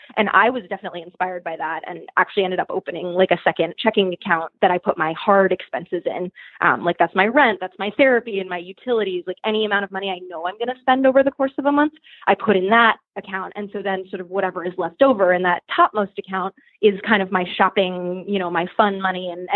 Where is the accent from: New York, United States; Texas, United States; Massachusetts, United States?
Massachusetts, United States; Boston; I'm from Boston, which is much smaller, and that always seemed about as much city as I could handle.